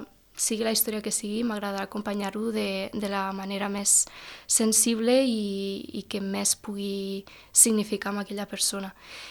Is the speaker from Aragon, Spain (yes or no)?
no; Capçanes, Catalonia, Spain; sóc de Capçanes